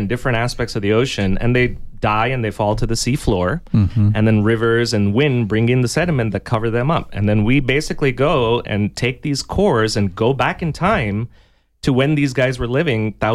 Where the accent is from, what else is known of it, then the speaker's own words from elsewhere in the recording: Bangalore, Karnataka, India; accent: American; also born or lived in Detroit, United States; I'm from Bangalore, India. It's where I was born. I have an American accent because I did my first grade to fourth grade in Detroit, Michigan. Then we moved back.